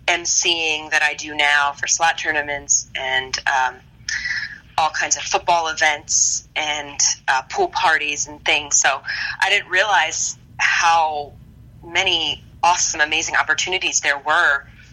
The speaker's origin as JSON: {"language": "English", "town": "Philadelphia", "region": "Pennsylvania", "country": "United States", "tie": "born or raised there", "said": "I grew up in Philadelphia. So basically the tri-state area was where I would do gigs."}